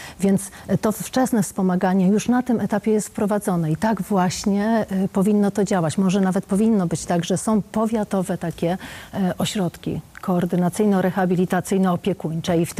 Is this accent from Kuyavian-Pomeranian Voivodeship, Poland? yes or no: yes; Radziejów, Kuyavian-Pomeranian Voivodeship, Poland; bo ja jestem z podwórka tutaj kujawskiego, tak, bo jestem z Radziejowa